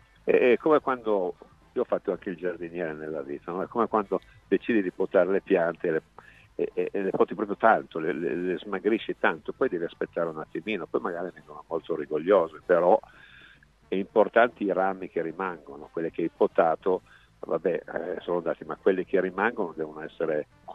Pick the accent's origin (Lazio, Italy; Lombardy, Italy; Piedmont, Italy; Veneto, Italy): Piedmont, Italy; Io sono piemontese, non posso mangiare all'una.